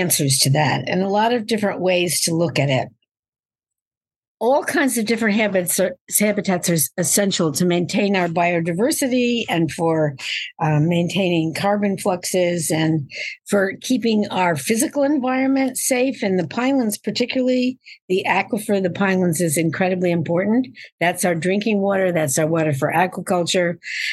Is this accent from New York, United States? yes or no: yes; Albany, New York, United States; I grew up near the Albany pine bush. So I had spent a lot of time in the pine bush near Albany.